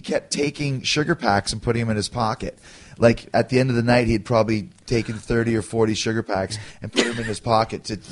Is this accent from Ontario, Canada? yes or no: no; Calgary, Alberta, Canada; But I came from Calgary, so therefore I'm a Calgary kid, like you guys are.